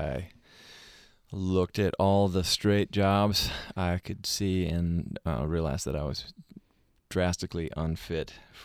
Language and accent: English; Wisconsin, United States; That's correct, yeah. I grew up in Wisconsin.